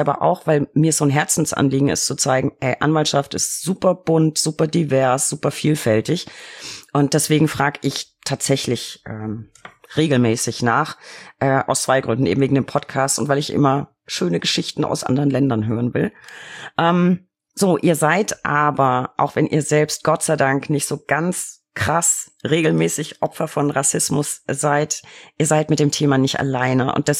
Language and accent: German; Bavaria, Germany; now in Berlin, Germany; eigentlich komme ich aus Bayern, aber ich wohne jetzt in Berlin.